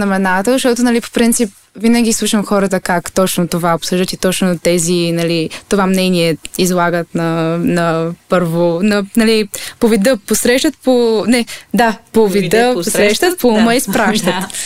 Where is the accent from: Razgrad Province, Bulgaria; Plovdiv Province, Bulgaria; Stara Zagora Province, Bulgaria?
Plovdiv Province, Bulgaria; Plovdiv; now in Sofia, Bulgaria; Когато дойдох в София, тъй като аз съм от Пловдив